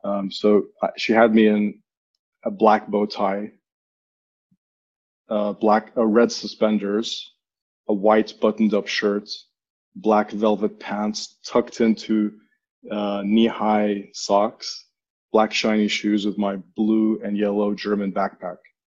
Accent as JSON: {"language": "English", "town": "Riyadh", "region": "Riyadh Province", "country": "Saudi Arabia", "tie": "born or raised there", "said": "My hometown is Riyadh, and I'm currently based back here again."}